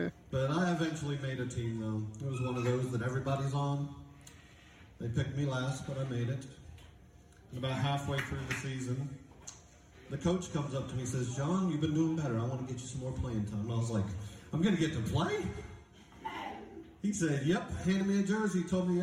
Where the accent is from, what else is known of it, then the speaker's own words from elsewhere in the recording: London, United Kingdom; also born or lived in Great Falls, Montana; now in Atlanta, United States; I do live in Atlanta, but I'm originally from England.